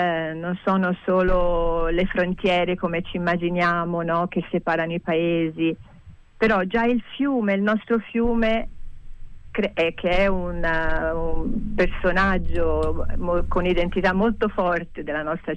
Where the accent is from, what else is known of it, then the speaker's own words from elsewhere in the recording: Florence, Tuscany, Italy; e io sono fiorentina